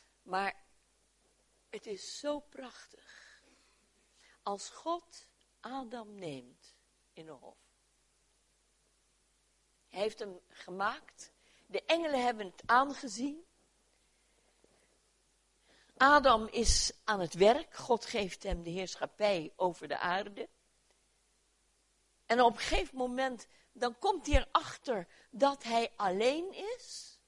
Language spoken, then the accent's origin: Dutch; Netherlands; Want wij als Nederlanders hebben altijd een opinie, om te beginnen.